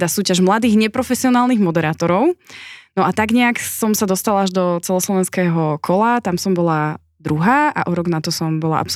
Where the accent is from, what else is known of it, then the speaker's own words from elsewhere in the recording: Závažná Poruba, Žilina Region, Slovakia; som zo Závažnej poruby, čo je rodisko Milana Rufusa